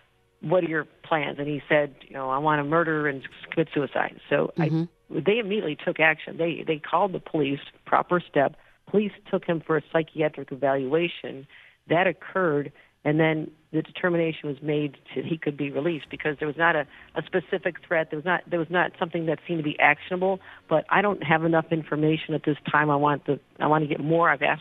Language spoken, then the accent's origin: English; New York, United States; I'm from Western New York, and a lot of my friends and others participate in this.